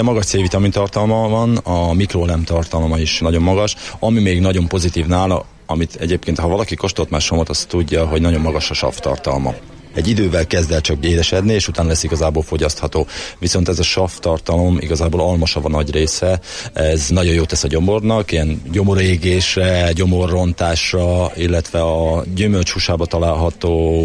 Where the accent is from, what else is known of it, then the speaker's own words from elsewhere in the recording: Somogy, Hungary; a saját megyén somogyi vagyok, és a saját megyémnek a neve is ebben.